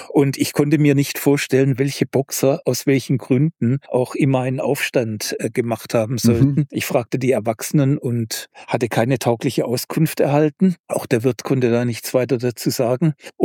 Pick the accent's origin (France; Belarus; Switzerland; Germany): Germany; West Germany; Und es war im Westen Deutschlands, wo ich aufgewachsen bin